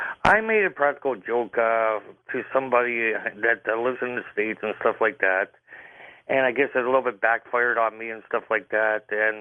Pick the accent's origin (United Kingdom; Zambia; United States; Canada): Canada; since I'm a Canadian citizen